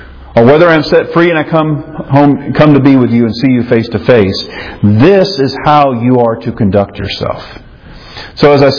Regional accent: Powder Springs, Georgia, United States; I grew up in Powder Springs. My parents lived in Powder Springs from the moment that I was born.

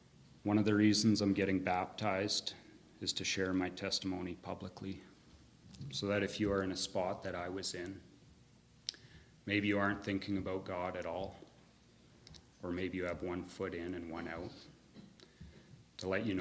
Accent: Prince George, British Columbia, Canada; I'm 39 years old. I'm the middle of five siblings. I grew up in Prince George in a Christian home. Our family went to the Alliance Church.

